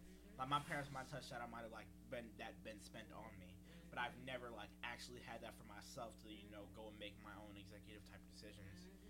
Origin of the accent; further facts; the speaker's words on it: Hudson, New York, United States; born there; I was born in Hudson, and I was going to be, like, in the city, I think, like, the Bronx or something like that.